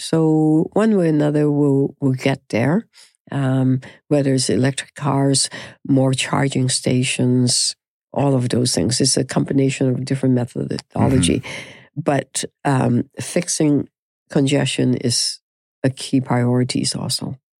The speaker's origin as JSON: {"language": "English", "country": "Canada", "said": "we are so Canadian."}